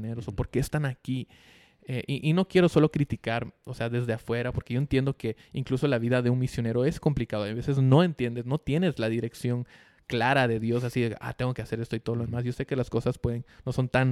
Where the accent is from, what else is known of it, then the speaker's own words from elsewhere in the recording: Guatemala; yo crecí en Guate y no fui misionero nada así.